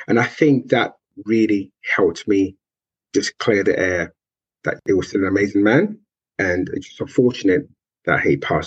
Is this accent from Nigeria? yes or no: yes; Nigeria; Growing up, I grew up in Nigeria, in West Africa, and I was the only child of my mother.